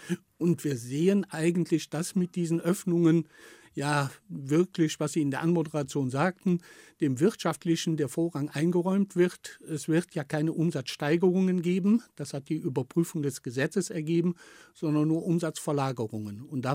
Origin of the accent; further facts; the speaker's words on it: Düsseldorf, North Rhine-Westphalia, Germany; ich komme aus Düsseldorf